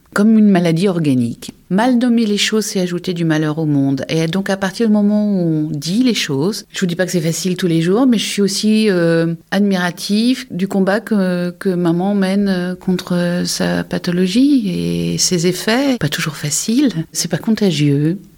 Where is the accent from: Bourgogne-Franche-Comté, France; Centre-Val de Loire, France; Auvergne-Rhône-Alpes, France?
Bourgogne-Franche-Comté, France; Dijon; born there; Moi, je suis née à Dijon